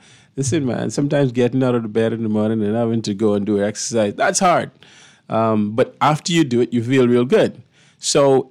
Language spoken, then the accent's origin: English; New Providence, Bahamas; I grew up in Second Street, the Grove. I came from very humble beginnings. I went to Government High, and I always like to say not the Government High that people talk about, the one in Yellow Elder.